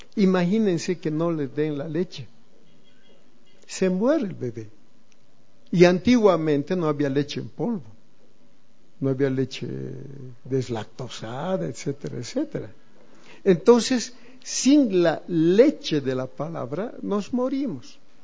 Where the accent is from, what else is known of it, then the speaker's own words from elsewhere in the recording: Tarija, Bolivia; Yo vengo de Tarija, donde el tema era mujeres, trago y dinero.